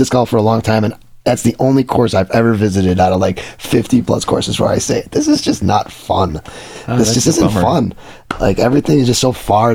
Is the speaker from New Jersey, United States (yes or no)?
no; Chicago, Illinois, United States; Well, I grew up in Chicago, South Side. It wasn't a thing growing up.